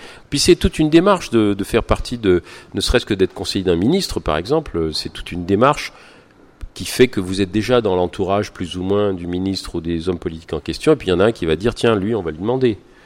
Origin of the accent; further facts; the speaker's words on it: France; moved away; Non, j'ai pas quitté la France par rejet de la France, j'ai quitté la France parce que je voulais enseigner.